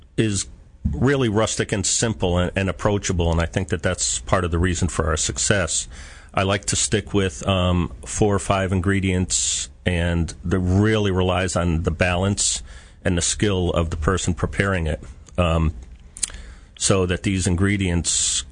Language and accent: English; Hartford, Connecticut, United States; I grew up in Hartford, Connecticut. I grew up in an Italian neighborhood, which...